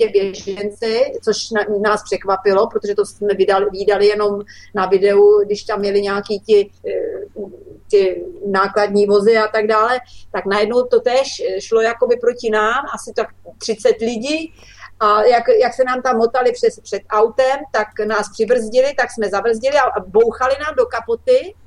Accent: Ústí nad Labem, Ústí nad Labem Region, Czechia; já jsem z Ústí nad Labem

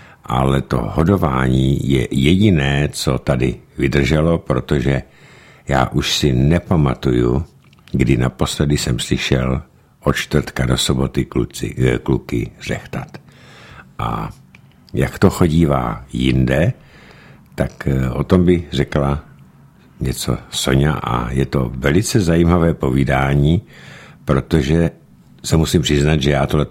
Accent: Polabí, Czechia; Nicméně u nás v Polabí byl zvyk, že kluci chodili

